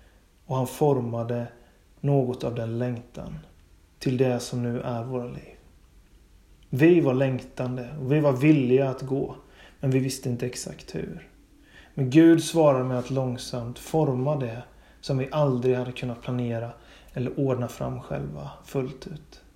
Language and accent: Swedish; Bottnaryd, Jönköping County, Sweden; also born or lived in Gothenburg; Det stället som är Ernsta, som låg där någonstans på andra sidan Vättern från Bottnaryd där jag är uppvuxen.